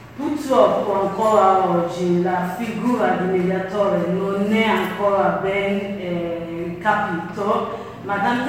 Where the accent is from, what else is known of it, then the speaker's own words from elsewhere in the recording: Nigeria; perché io sono della Nigeria